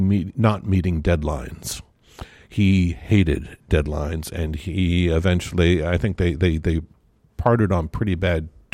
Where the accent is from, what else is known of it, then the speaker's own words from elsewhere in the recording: Atlanta, Georgia, United States; I grew up in Atlanta. Wasn't born there, but I grew up in Atlanta.